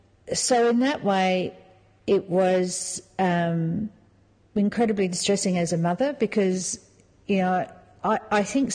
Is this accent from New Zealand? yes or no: yes; New Zealand; as a Kiwi, there is like an Australian-New Zealand sort of association